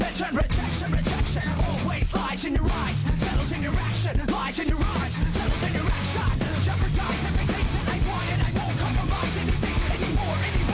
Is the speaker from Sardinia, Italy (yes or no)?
yes; Sardinia, Italy; Lo dico io in prima persona che sono sarda e sono veramente molto addolorata per quello che è successo alla mia terra, alla mia gente.